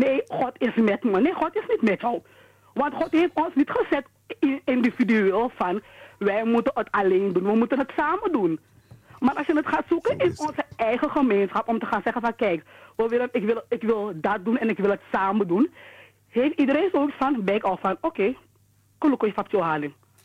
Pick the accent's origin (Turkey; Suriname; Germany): Suriname; now in Netherlands; ik ben een Surinaamse Nederlander. Ik kom uit Suriname.